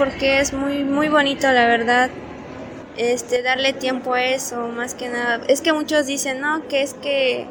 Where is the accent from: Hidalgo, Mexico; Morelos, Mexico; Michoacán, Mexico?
Hidalgo, Mexico; Chililico; de Chililico.